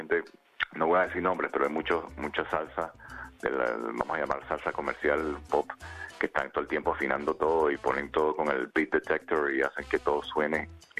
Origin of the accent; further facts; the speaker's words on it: Venezuela; now in Barcelona, Spain; yo me vine de Venezuela para Barcelona